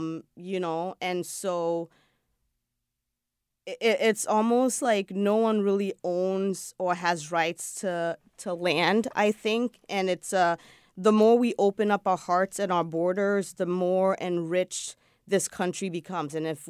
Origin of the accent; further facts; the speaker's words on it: Ghana; now in United States; And one of the things that I love about Cuba was that it's very much as a Ghanaian, the African culture, Afro-Caribbean culture, where they were very warm, very jovial, just amazing and beautiful people.